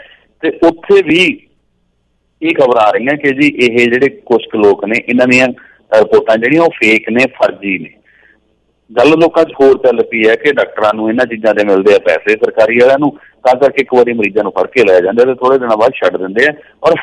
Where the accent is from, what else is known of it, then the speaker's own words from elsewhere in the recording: Punjab, India; corona ਦਾ ਨਥਾਣਾ ਤੁਸੀਂ ਮੇਰੇ ਜ਼ਿਲ੍ਹੇ ਦੀ ਗੱਲ ਕੀਤੀ ਹੈ ਸਾਡੇ ਪਿੰਡਾਂ ਦੀ ਗੱਲ ਕੀਤੀ ਹੈ